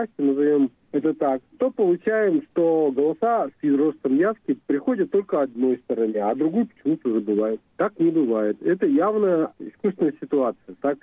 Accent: Russia; Почему он называется русский? Потому что я из России

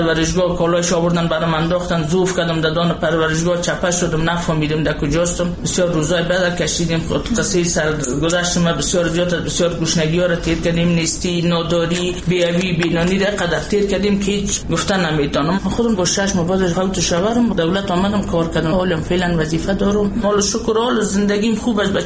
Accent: Kapisa, Afghanistan; ولایت ما کاپیسا.

